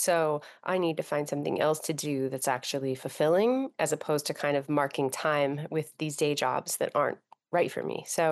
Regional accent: Lancaster, Pennsylvania, United States; also born or lived in Frankfort, Kentucky; I was born in Frankfort, Kentucky, and then lived there until I was about 7 years old, and then was raised in Lancaster, Pennsylvania. So I'm from sort of a combination of the Southeast and the East.

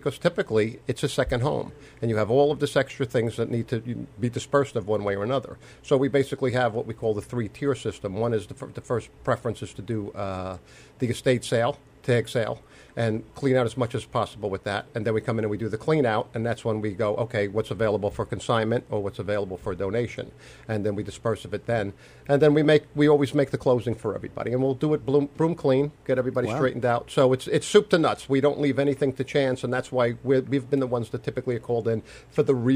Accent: New York, United States; Well, I grew up in Nassau County.

